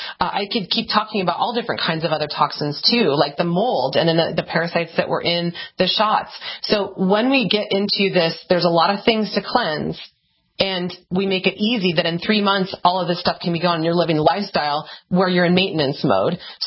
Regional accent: California, United States; I'm from Northern California myself, so hi. I don't live there now

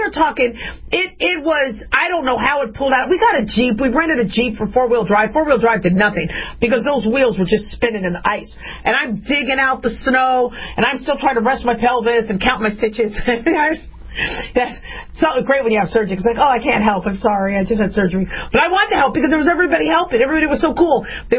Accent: Las Vegas, Nevada, United States; So, we're from Vegas, okay? I've lived in snow, but we're a little inexperienced.

